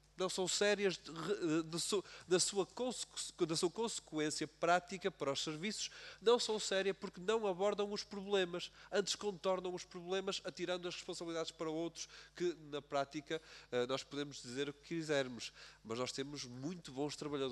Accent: Aveiro, Portugal; Eu sou do Distrito de Aveiro, eleito pelo Distrito de Aveiro.

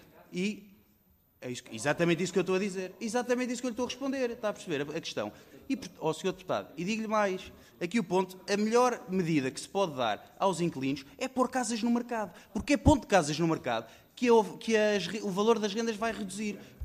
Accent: Portugal

